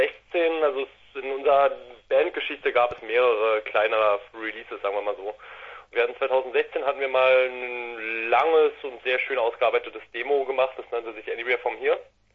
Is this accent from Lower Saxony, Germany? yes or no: no; Berlin, Germany; Ah, wir kommen aus Berlin. Wir kommen aus der Hauptstadt, genau.